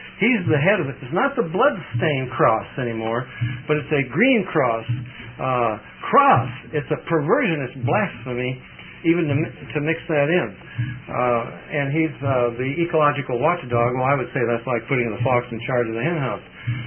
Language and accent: English; Oregon, United States; And I come from Oregon, and we got a sacred owl out there, you know.